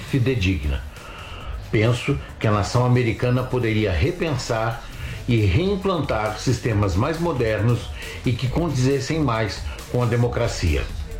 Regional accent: São Paulo, Brazil; sou de São Paulo.

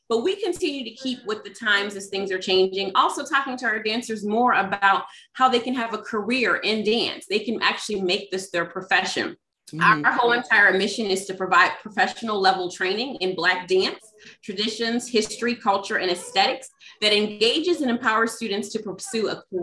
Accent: Pittsburgh, Pennsylvania, United States; So I'm originally from Pittsburgh.

